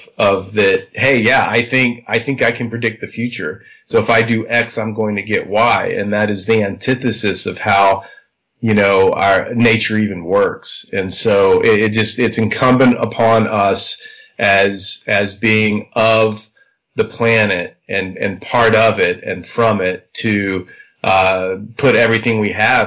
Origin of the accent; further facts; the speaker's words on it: Texas, United States; ever since I was a little kid, even growing up in Texas, which made no sense whatsoever.